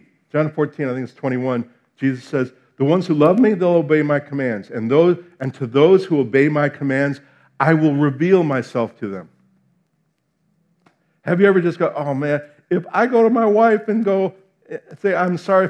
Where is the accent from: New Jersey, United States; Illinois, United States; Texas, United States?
New Jersey, United States; I'm from New Jersey. So you know, we expect the worst and are always surprised when things turn out.